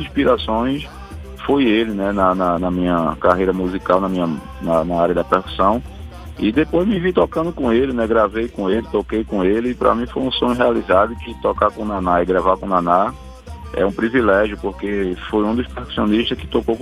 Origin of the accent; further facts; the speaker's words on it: Olinda, Pernambuco, Brazil; que eu sou daqui de Pernambuco, de Olinda